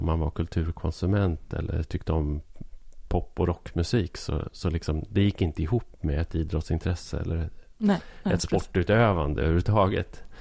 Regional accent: Arbro, Gävleborg County, Sweden; Men jag växte upp i Arbro

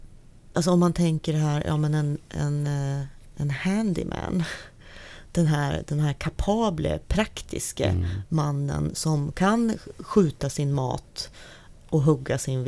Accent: Norrland, Sweden; jag är född och uppvuxen i Norrland och hela min släkt verkligen är och har bott och levt i Norrland.

